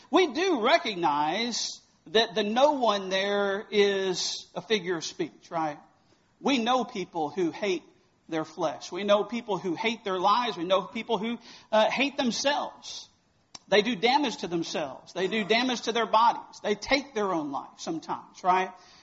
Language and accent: English; Houston, Texas, United States; John was the one who was the preacher whenever I was growing up in the Houston area. That's where Rumble is, in the Houston area.